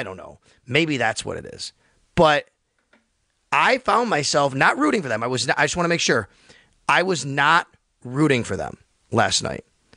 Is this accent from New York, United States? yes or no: yes; Buffalo, New York, United States; I'm also from Buffalo, Boston.